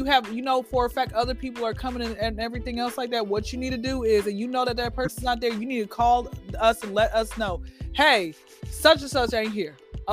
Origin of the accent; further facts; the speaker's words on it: Atlanta, Georgia, United States; born and raised in Atlanta.